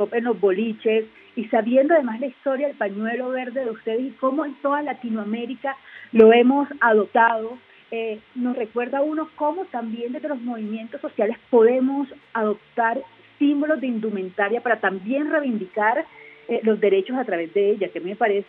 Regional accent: Barranquilla, Atlántico, Colombia; born there; En Argentina le dicen pibas, en el pueblo donde yo nací le dicen peladas.

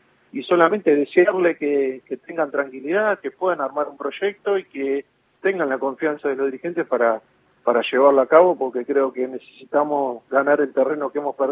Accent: Argentina; como hincha y como futbolero que somos los argentinos

